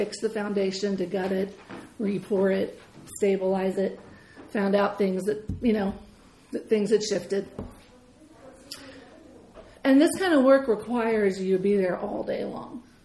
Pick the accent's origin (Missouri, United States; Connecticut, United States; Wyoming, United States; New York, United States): Wyoming, United States; I'm from Fremont County, so that's easier.